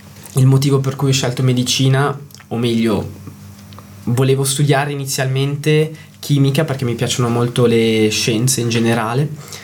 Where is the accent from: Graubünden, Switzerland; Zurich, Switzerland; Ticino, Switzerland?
Ticino, Switzerland; non sono cresciuto a Lugano, sono cresciuto un po' più in valle, quindi è un po' un ritorno alla mia infanzia.